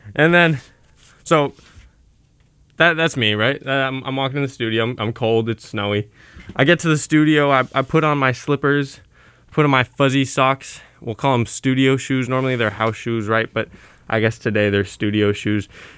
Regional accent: California, United States; You know, so I'm from California, and when you think about snow in California, it's kind of nice and pretty, and it flocks the trees, and it sits on the streets, at least in the east side of the state.

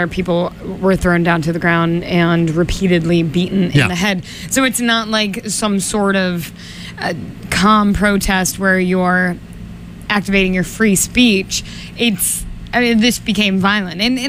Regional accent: Massachusetts, United States; It's like everybody on the east side of Massachusetts, we're like, oh, out there.

